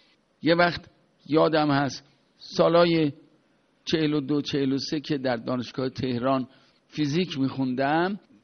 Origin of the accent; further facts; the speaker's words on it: Iran; ما ایرانی هستیم، این ایرانی بودن، این مسلمان ایرانی بودن باید در عمق دل و جان ما جا بگیره